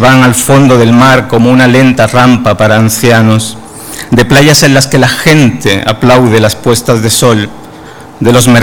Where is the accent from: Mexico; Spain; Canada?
Spain; Cádiz, Andalusia; porque hoy he sabido que de donde yo vengo, Cádiz, está hermanada con Cartagena.